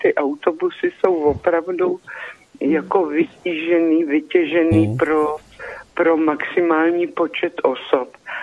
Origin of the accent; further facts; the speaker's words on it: Nejdek, Karlovy Vary Region, Czechia; A vždycky padne, z kterého kouta republiky jste, a když jsem řekla, že z Nejtku